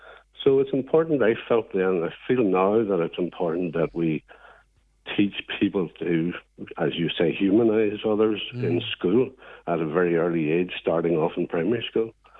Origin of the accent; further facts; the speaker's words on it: Belfast, Northern Ireland, United Kingdom; And having grown up in Belfast then, it obviously had